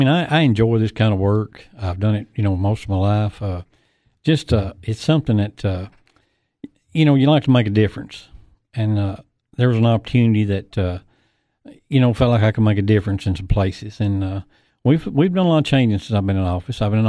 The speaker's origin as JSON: {"language": "English", "region": "Tennessee", "country": "United States", "tie": "born or raised there", "said": "I was born in DeKalb County. Lived in DeKalb County until I got married."}